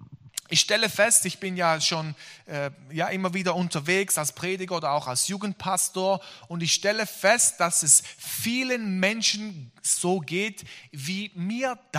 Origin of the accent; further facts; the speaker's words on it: Switzerland; ich komme aus der Schweiz.